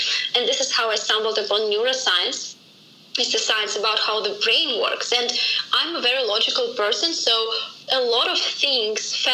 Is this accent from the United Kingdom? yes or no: no; Siberia, Russia; moved away; also born or lived in Moscow / Vietnam; I'm from Russia originally, actually from Siberia. It's like the furthest part of Russia. And then from Siberia, I moved to Moscow. It's the capital of Russia. And then from Moscow, I moved to Vietnam.